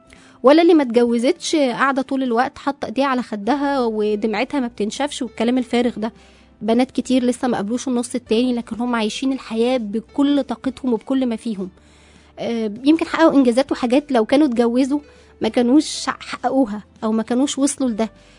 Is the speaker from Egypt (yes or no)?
yes; Egypt